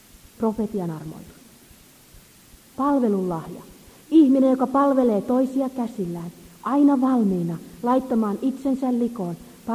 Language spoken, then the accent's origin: Finnish; Häme, Finland; Kun olen Suomesta ja Hämeestä, en rohkaise.